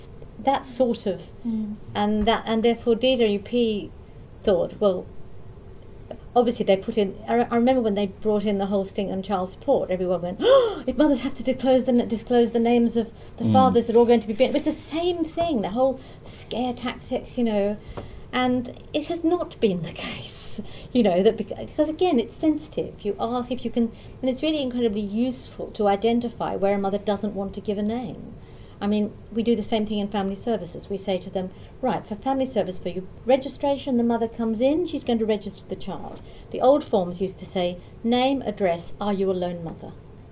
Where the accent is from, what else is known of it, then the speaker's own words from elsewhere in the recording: Australia; I'm Australian, you see, as it happens